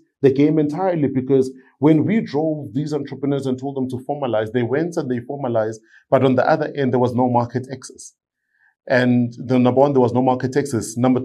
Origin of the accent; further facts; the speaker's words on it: Tembisa, Gauteng, South Africa; I remember in one of the communities that I grew up in Tembisa, it's still there today, but dilapidated